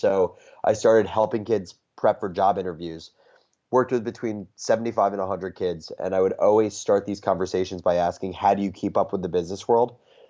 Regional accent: New Jersey, United States; I'm originally from New Jersey.

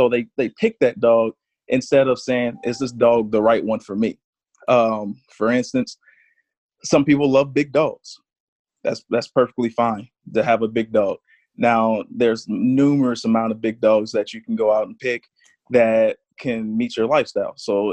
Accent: Oakland, California, United States; now in Atlanta, United States; I'm from Oakland, California, but at the moment we live in Atlanta, Georgia.

